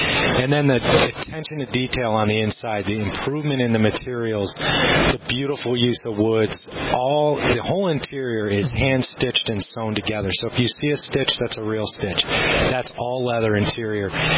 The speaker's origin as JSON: {"language": "English", "town": "Chicago", "region": "Illinois", "country": "United States", "tie": "born or raised there", "said": "back and forth to Chicago, my hometown."}